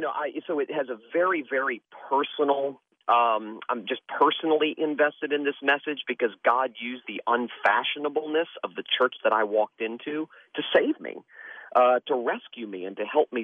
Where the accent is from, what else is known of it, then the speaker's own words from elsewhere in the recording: Florida, United States; And growing up in South Florida, drank deeply from the wells of this world.